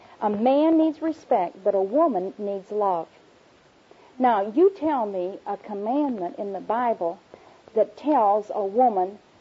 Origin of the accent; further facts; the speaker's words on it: Tennessee, United States; they thought I was a hillbilly because I was from Tennessee.